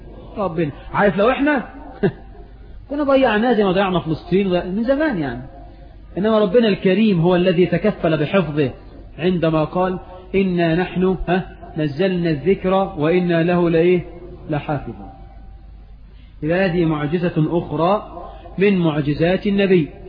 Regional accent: Egypt; حتى احنا كمصريين لما تلاقي واحد بخيل قوي

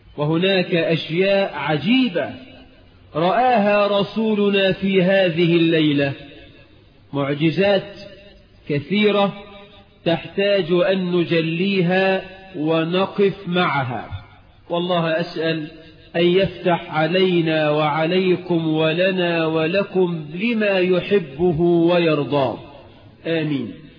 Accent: Egypt; اللهم اجعل بلدنا مصر آمنة مطمئنة

